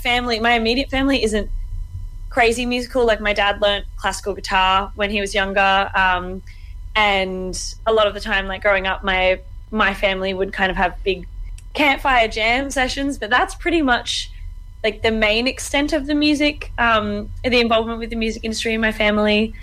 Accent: Queensland, Australia; now in Melbourne, Australia; I do live in Melbourne now. I grew up on the Sunshine Coast, but I was born here and now I'm back.

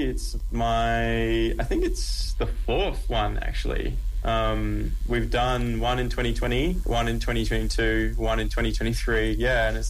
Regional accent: Canberra, Australian Capital Territory, Australia; I grew up in Canberra

